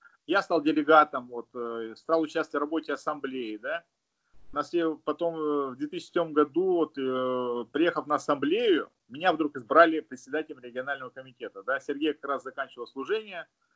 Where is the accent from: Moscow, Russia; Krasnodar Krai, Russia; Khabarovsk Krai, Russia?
Khabarovsk Krai, Russia; Khabarovsk; А так мы вообще первые приехали вот из Хабаровска.